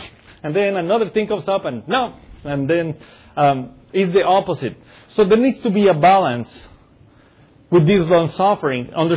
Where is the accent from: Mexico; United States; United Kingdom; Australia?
Mexico; I'm from Mexico, that one comes first to mind